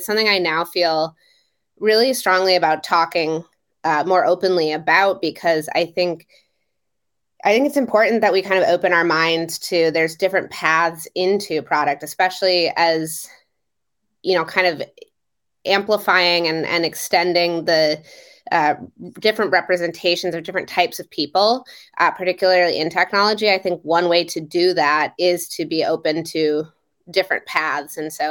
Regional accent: Minnesota, United States; and was born and raised in Minnesota.

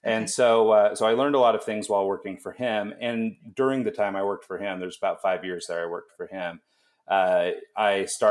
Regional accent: Pocatello, Idaho, United States; moved away as an adult; now in Salt Lake City, United States; No, I'm from Pocatello, Idaho, which is it's 2 hours north of Salt Lake. So I've basically been in Idaho most of my life. We moved to Salt Lake 6 years ago.

